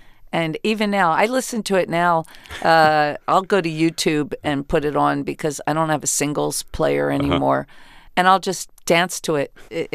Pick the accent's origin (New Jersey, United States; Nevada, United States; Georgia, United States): New Jersey, United States; I'm from South Jersey, so we would have done the 81 to it.